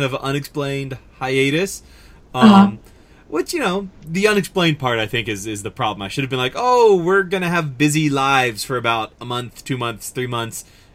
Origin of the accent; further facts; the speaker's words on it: Singapore; This kind of shows my little bit of ignorance about growing up in Singapore, but I never did it.